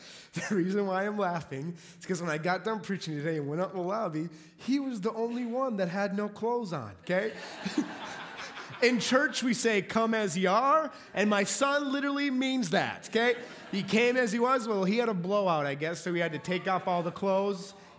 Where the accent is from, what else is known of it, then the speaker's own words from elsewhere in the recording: Minneapolis, Minnesota, United States; No, I am from Minneapolis, Minnesota. That's where we're from.